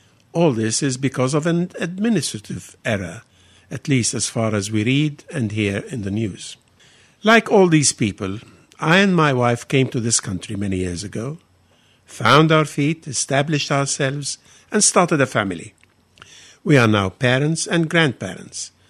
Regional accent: Egypt; English is a second language; moved away; When I was growing up in Egypt, some of my teachers at my school and some of my professors at university were British.

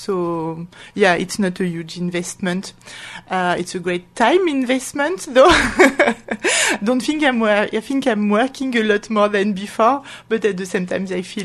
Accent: Grenoble, Auvergne-Rhône-Alpes, France; English is a second language; moved away as an adult; now in United Kingdom; I'm French. I'm from Grenoble, which is southeast of France.

